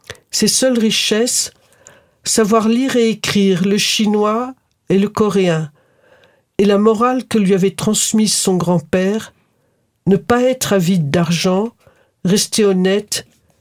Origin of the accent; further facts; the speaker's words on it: France; J'ai été élevée en France, j'ai été institutrice